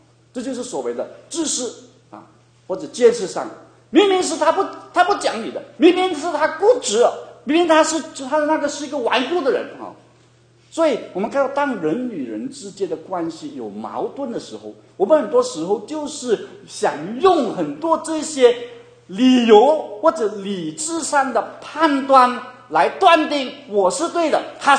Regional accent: Guangdong, China; 我们广东人说你很少拿出你的心来去对一个人或做一个事情。

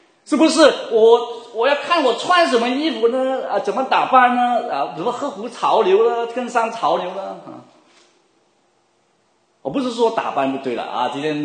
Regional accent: China; now in United States; 我们中国人好像比较含蓄哦。但是我们来到美国，我们就学到一些鼓励的话哦。

